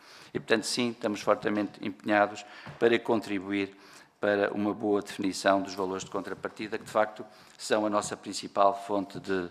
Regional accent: Norte, Portugal; Eu, pessoalmente, venho de Trás-os-Montes.

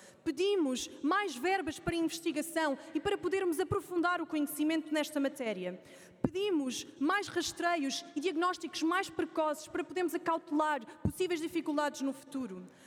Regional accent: Portugal; como mulheres e como portuguesas

